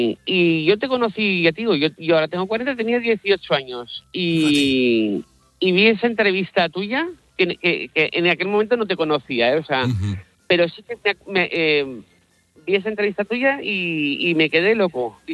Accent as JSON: {"language": "Spanish", "town": "Zaragoza", "region": "Aragon", "country": "Spain", "moved": "as an adult", "lives_now": "Vigo, Spain", "said": "yo como te decía soy de Zaragoza y vivo en Vigo"}